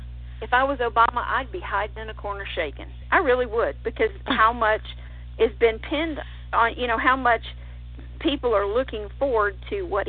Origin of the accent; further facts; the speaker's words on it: Louisiana, United States; also born or lived in Texas; I'm from Louisiana, and I lived in Texas for a while